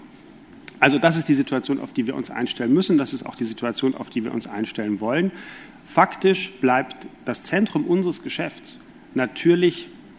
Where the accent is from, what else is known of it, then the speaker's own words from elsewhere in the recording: Belgium; Ich habe Migrationshintergrund, ich bin in Belgien aufgewachsen.